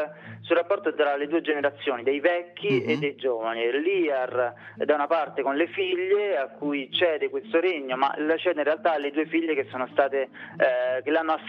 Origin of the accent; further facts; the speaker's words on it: Rome, Lazio, Italy; Io sono romano, sì, ma il cast è misto, insomma.